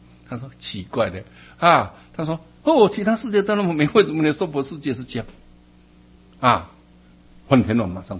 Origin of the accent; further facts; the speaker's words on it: Taiwan; 那世界什么灾难，我们台湾人的帮忙呢？